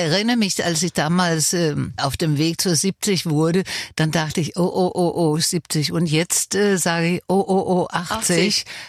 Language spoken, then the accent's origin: German; Denmark; now in Bremen, Germany; Na, in Deutschland wohne ich in Bremen, aber ich bin natürlich auch in meiner Heimat.